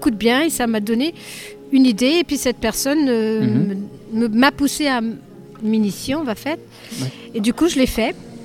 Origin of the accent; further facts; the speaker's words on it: Gien, Centre-Val de Loire, France; Oui, je suis de Gien.